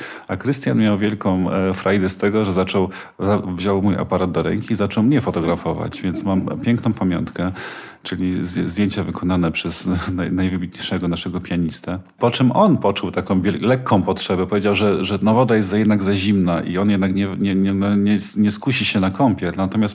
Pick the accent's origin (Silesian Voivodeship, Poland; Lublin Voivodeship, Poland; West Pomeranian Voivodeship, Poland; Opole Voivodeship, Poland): Silesian Voivodeship, Poland; Ja mieszkam, wychowałem się na Górnym Śląsku, więc dla mnie to jest bardzo ważny region.